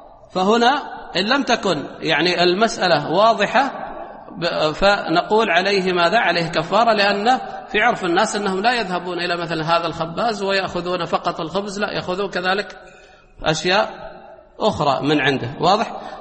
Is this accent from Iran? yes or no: no; United Arab Emirates; قال باللهجة مثلا المحلية هنا عندنا في الإمارات